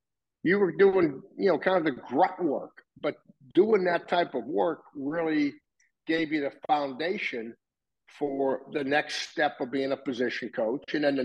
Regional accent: Pittsburgh, Pennsylvania, United States; And I'm from Pittsburgh.

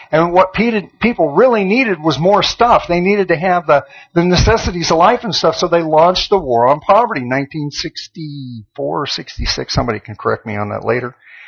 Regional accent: Monroe City, Missouri, United States; I lived kind of in the south, in south central Missouri when I was growing up in Monroe City.

